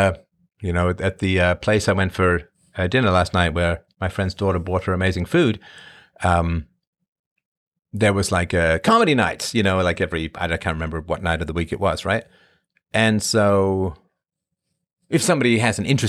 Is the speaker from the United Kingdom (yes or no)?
yes; England, United Kingdom; also born or lived in Ireland / Africa / Canada; I was born in Ireland. I grew up in England. I spent some time in Africa and then Canada.